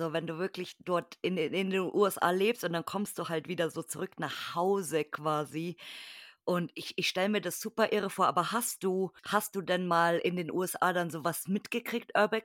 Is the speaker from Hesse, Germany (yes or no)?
no; Bavaria, Germany; Ich komme aus Bayern